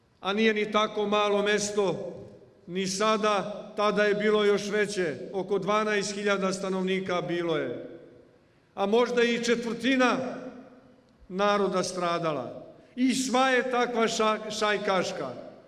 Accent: Čurug, Vojvodina, Serbia; Sam sam odrastao u Čurugu, u molitvenoj atmosferi toga mesta.

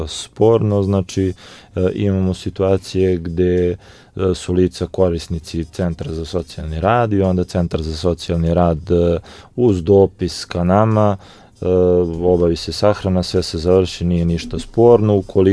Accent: Kragujevac, Šumadija and Western Serbia, Serbia; Kod nas u Kragujevcu to nije slučaj

